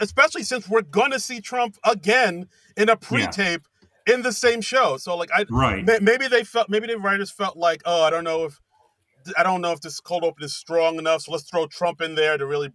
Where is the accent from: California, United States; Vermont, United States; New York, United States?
New York, United States; New York City; Hey, guys, I don't know if you know this, but I'm a native New Yorker.